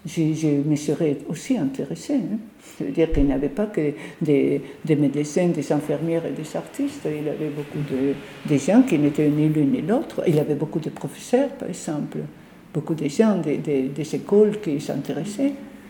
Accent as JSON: {"language": "French", "country": "Spain", "lives_now": "France", "said": "je m'intéressais à ça d'abord parce que j'étais en France, je venais d'Espagne"}